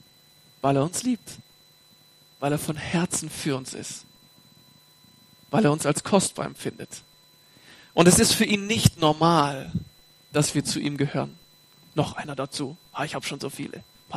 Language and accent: German; Balingen, Baden-Württemberg, Germany; Ich bin in einer Gemeinde aufgewachsen in Balingen.